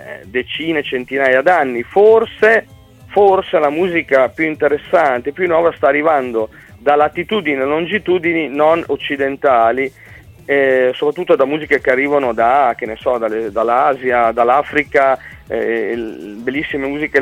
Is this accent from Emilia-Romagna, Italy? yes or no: yes; Emilia-Romagna, Italy; born there; Io sono emiliano, non lo nego, nonostante sia un mezzo sangue, però sono nato qua in Emilia, sono contento di essere nato in Emilia, però da figlio emiliano